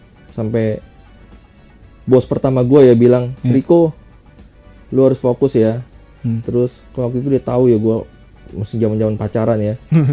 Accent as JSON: {"language": "Indonesian", "town": "Bekasi", "region": "West Java", "country": "Indonesia", "said": "lu bayangin gua orang Bekasi, ya kan, enggak punya database."}